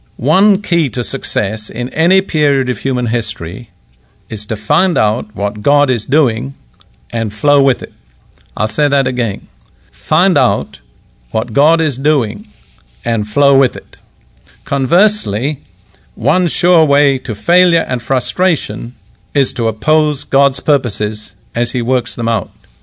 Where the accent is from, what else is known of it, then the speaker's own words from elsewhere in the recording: United Kingdom; I'm British.